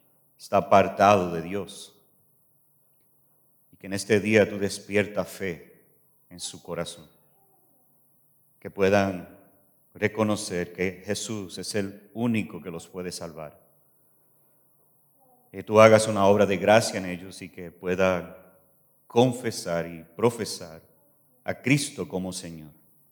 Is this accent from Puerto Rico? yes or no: yes; Puerto Rico; pero soy de Puerto Rico y obviamente hay diferentes palabras, diferentes gestos y diferentes maneras de expresar.